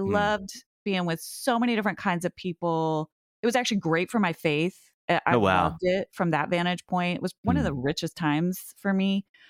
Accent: Sheridan, Wyoming, United States; And then, you know, back to Sheridan, which was my hometown.

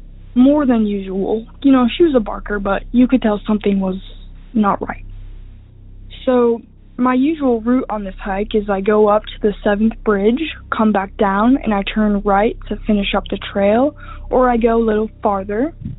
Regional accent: Colorado, United States; I'm a college student, and I'm from Colorado. I've grown up in Colorado my whole life.

